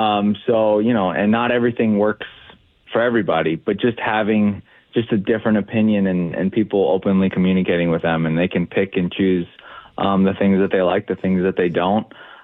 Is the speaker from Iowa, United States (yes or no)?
no; Florida, United States; I grew up in South Florida. Like, that's probably my favorite place to go back and visit.